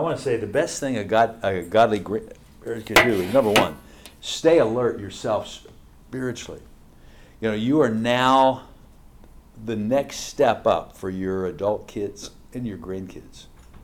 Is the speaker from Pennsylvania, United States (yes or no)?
yes; Hershey, Pennsylvania, United States; born there; I was born in Hershey, Pennsylvania.